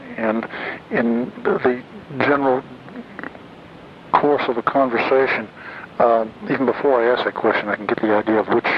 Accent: Los Altos, California, United States; I grew up in Los Altos, and I was living there when the Giants moved west.

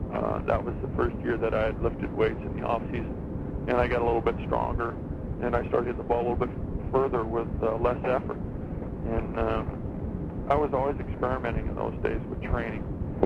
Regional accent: California, United States; I was from Southern California, and after the season was over, I'd come back to Southern California just because I didn't like the winters there.

